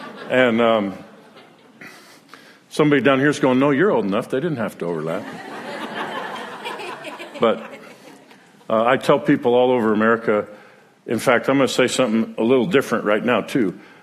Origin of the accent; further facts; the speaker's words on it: Seattle, Washington, United States; also born or lived in Missouri; now in Utah, United States; I'm from the Seattle area. Debbie's from New York City, just outside on Long Island, and we met there. But being from the West, I knew Utah a bit, and God began to stir us to come here